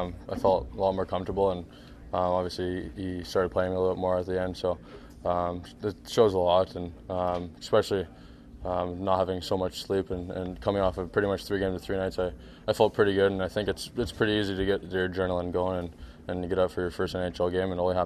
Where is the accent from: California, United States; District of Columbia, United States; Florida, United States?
California, United States; Growing up in California, it's not easy.